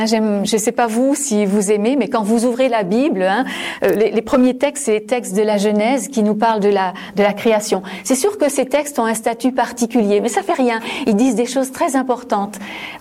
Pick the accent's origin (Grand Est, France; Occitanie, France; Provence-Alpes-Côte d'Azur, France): Grand Est, France; Gommelange; je suis native de Gommelange. Ma maman habite à Gommelange